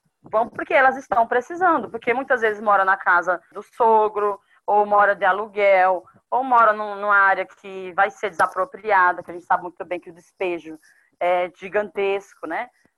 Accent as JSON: {"language": "Portuguese", "region": "Northeast Region", "country": "Brazil", "moved": "yes", "lives_now": "São Paulo, Brazil", "said": "Eu sou nordestina, moro aqui em São Paulo há 18 anos."}